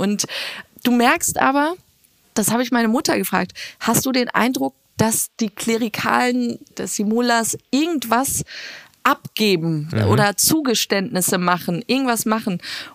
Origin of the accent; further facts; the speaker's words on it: Iran; Und man schwankt so als Iraner, als Zuschauer wirklich die ganze Zeit zwischen Hoffnung und Angst.